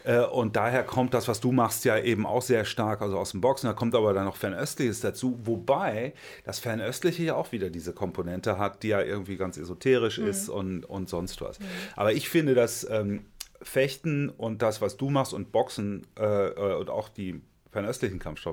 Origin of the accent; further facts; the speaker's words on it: North Rhine-Westphalia, Germany; Und ich bin in Nordrhein-Westfalen eben aufgewachsen